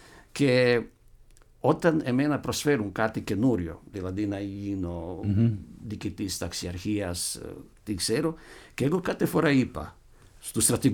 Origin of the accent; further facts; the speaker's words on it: Derventa, Republika Srpska, Bosnia & Herzegovina; Εγώ γεννήθηκα στην Ντέρβεντ, που είναι μικρή πόλη